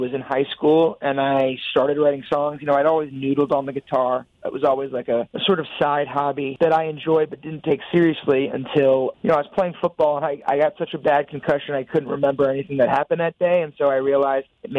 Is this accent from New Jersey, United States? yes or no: no; Stamford, Connecticut, United States; I'm from Stamford, Connecticut.